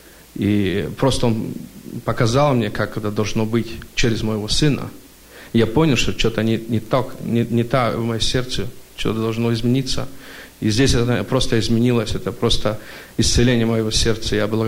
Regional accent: Canada; Я из Канады.

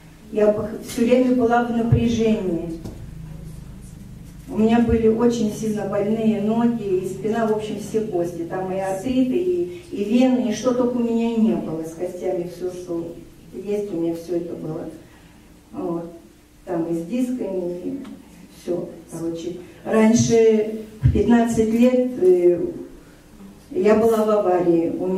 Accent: Vernon, British Columbia, Canada; Я из Канады, город Вернон

